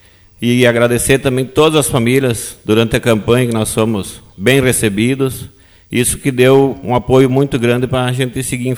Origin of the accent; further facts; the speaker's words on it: Iraí, Rio Grande do Sul, Brazil; Sou natural de Iraí, Hélio. Nasci e me criei na Barra Grande dos Foles, com muito orgulho. Estudei na escola do Dr. Vicente Dutra. Depois vim para o segundo grau, hoje Visconde Toné, onde comecei a trabalhar na cidade.